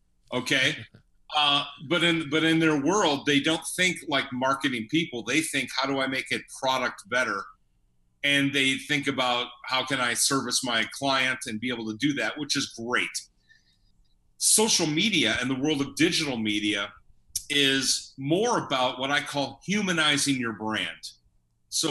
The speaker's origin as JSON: {"language": "English", "region": "Michigan", "country": "United States", "said": "I'm originally from Michigan. So when I think industrial, I'm thinking Detroit, right?"}